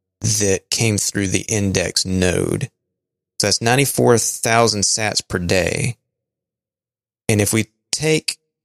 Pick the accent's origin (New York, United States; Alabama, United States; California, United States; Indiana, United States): Alabama, United States; I'm just from Alabama. I can't say this stuff.